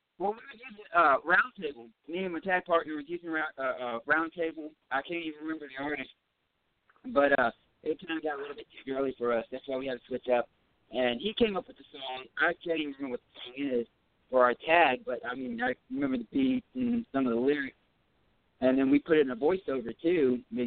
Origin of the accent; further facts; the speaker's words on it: Texas, United States; I'm hardcore Texan, hook 'em horns.